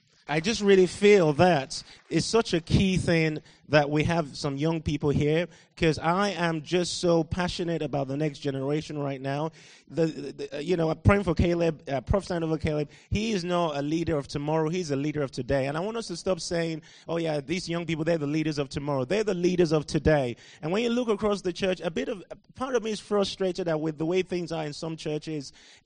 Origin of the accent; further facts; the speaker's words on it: Nigeria; also born or lived in Liberia; I grew up mostly in Nigeria, left when I was 17, came to the UK in 2001.